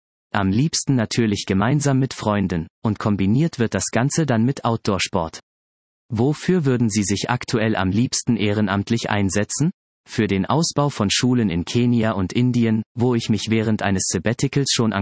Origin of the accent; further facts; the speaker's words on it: Germany; Und zwar in Asien, mit direktem Bezug zu meiner Heimat Deutschland.